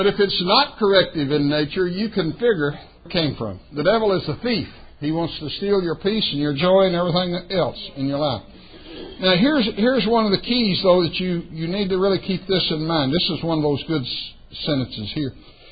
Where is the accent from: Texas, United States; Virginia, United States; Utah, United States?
Texas, United States; Well, I'm from West Texas. I have to show you that I do know some big words.